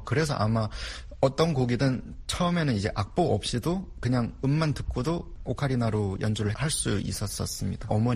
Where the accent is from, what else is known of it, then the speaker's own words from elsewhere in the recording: North Korea; now in South Korea; 저는 탈북민이고